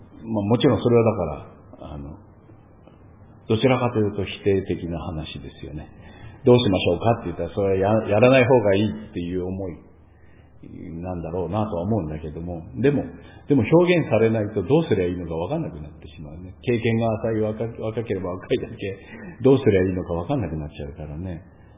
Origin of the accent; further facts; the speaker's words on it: Akita, Japan; 私は東北人、秋田県人なんですけども、